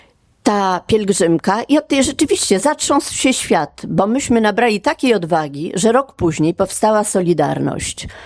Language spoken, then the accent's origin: Polish; Warsaw, Masovian Voivodeship, Poland; a ta nazwa mi wtedy nic nie mówiła, bo ja z Warszawy